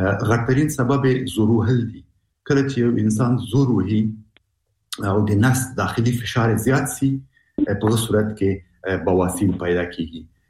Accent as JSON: {"language": "Pashto", "country": "Afghanistan", "said": "موږ په انانوي شکل موږ افغانان شرمېږو چې له دغه ځای نه خبرې وکړو"}